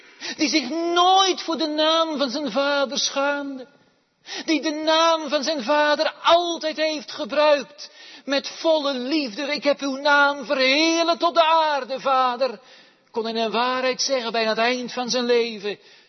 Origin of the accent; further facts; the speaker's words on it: North Brabant, Netherlands; Ik weet er zeker uit mijn jeugd in Brabant, weet ik er best heel wat vanaf.